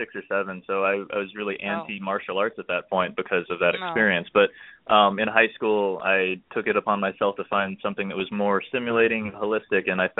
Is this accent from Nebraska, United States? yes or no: yes; Omaha, Nebraska, United States; also born or lived in South Korea; I was raised in Omaha, Nebraska, and let's go back a little bit further than that. I was actually adopted as an infant from South Korea, so I was raised in Omaha, Nebraska, by my parents now.